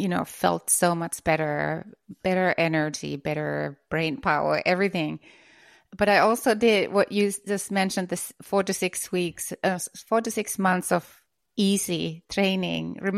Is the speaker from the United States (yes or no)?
no; Finland; And I was about to go to my home country, Finland, for Christmas break.